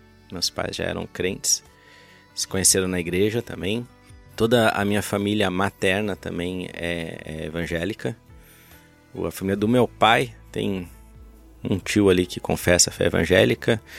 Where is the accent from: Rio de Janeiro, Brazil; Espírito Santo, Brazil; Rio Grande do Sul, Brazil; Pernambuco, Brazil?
Rio Grande do Sul, Brazil; Porto Alegre; also born or lived in São Paulo; Bom, eu, na verdade, eu sou gaúcho, mas nasci em São Paulo. Porque meus pais moravam em São Paulo, né? Quando minha mãe ficou grávida de mim. Eu nasci lá e acabei voltando para Porto Alegre com meus pais quando eu tinha 5 para 6 anos de idade.